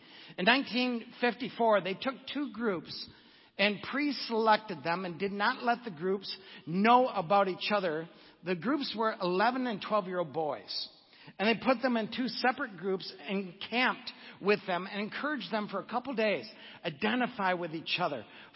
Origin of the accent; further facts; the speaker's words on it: Oklahoma, United States; We're all from Oklahoma here.